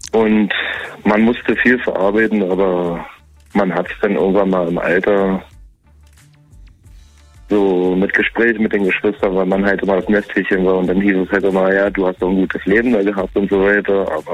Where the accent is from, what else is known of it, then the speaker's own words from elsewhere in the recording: Berlin, Germany; born there; now in Karlsruhe, Germany; Gebürtig aus Berlin, jetzt aus Karlsruhe.